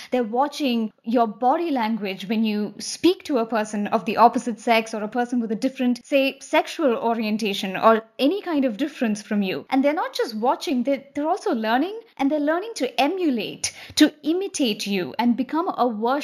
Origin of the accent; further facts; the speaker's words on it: India; And since I'm from India and since I grew up there and I received an education there